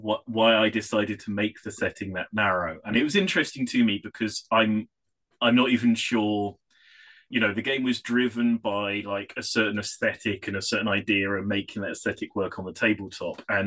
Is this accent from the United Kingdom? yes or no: yes; England, United Kingdom; but that's because I'm English and I write in the slang that I'm most familiar with.